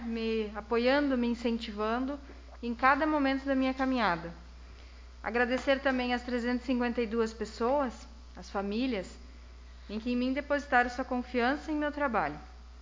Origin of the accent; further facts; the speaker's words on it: Bela Vista, Brazil; also born or lived in Toledo; eu moro em Bela Vista com os meus pais, meus dois irmãos, hoje minha mãe aqui presente. Eu não nasci aqui, eu nasci em Toledo, no Paraná, mas eu cresci aqui desde os meus 7 anos.